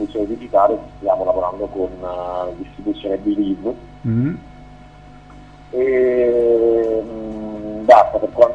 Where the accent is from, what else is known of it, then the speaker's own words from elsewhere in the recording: Campania, Italy; now in Milan, Italy; io sono campano, e gli altri tre componenti del gruppo, Francesco il cantante, Franky Battista e Berto il batterista, sono pugliesi, quindi viviamo tutti a Milano, ci siamo incontrati qui.